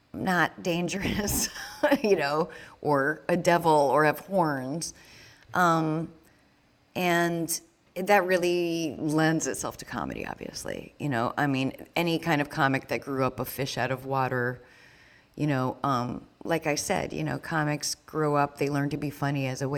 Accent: New Hampshire, United States; For me, being Jewish was really being other, because I grew up in New Hampshire and people didn't know Jews.

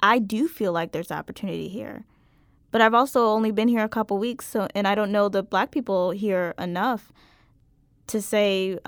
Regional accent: Midwest, United States; now in St. Louis, United States; I grew up in the Midwest. I spent the last several years living in the South.

